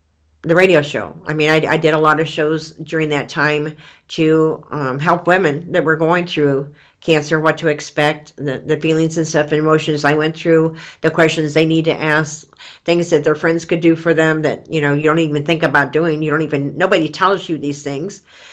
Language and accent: English; Kansas, United States; also born or lived in Flagstaff; and I just wanted to come home to Kansas. So last June, a year ago June, I moved from Flagstaff back to Kansas